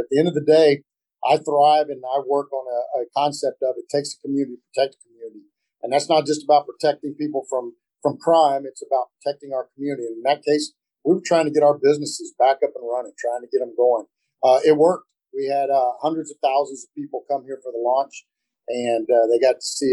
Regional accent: Florida, United States; I was born and raised in Florida, and so I've pretty much seen every space launch they've ever done here since I was born.

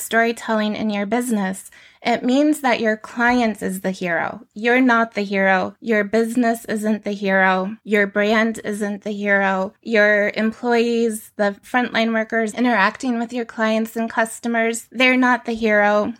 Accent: Michigan, United States; So I'm from Michigan and there's a huge rivalry between the Michigan Wolverines and the Ohio State Buckeyes.

